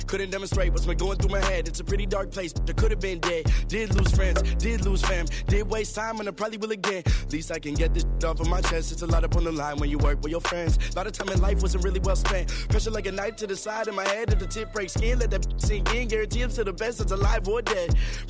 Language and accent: English; Burlington, Vermont, United States; I'm a 23-year-old proud Black, Dominican, French-Canadian rapper, singer, songwriter, born and raised in Burlington, Vermont. Vermont is a place I call home.